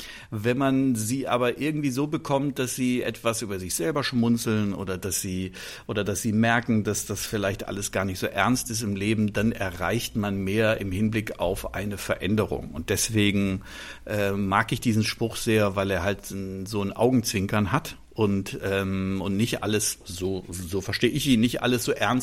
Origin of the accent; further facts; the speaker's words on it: North Rhine-Westphalia, Germany; Ich bin aufgewachsen in Ostwestfalen